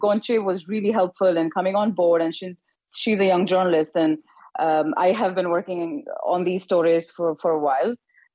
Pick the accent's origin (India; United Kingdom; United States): India; I'm from India